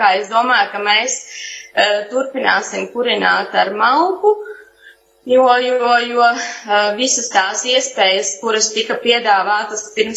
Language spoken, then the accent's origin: Latvian; Zebrene, Dobele Municipality, Latvia; Jā, es pati nāku no Zebrenes, tā kā esmu dzimusi un augusi Zebrenē